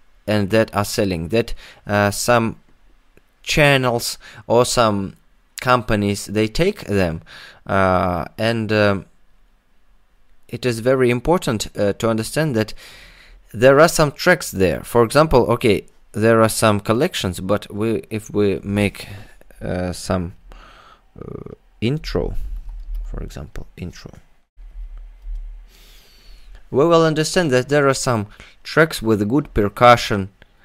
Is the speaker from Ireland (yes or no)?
no; Russia; English is a second language; Sorry for my English. I'm from Russia.